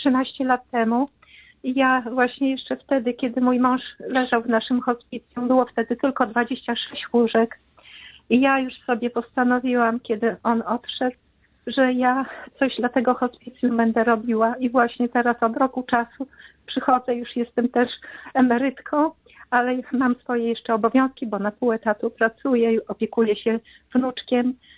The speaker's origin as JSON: {"language": "Polish", "town": "Białystok", "region": "Podlaskie Voivodeship", "country": "Poland", "said": "Jestem wolontariuszką w hospicjum. Jestem z Białegostoku."}